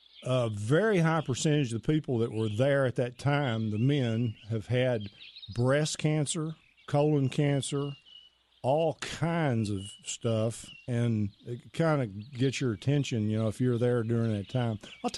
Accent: Pittsburgh, Texas, United States; I am from Pittsburgh, Texas, a little town in East Texas, about 4,000 people, and played sports there, went to Texas Tech to play golf on the team

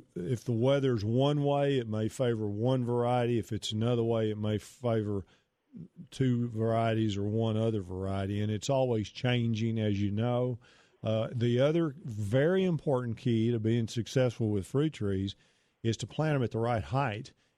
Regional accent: Pittsburgh, Texas, United States; I certainly know where Gladewater is. I'm from Pittsburgh, Texas.

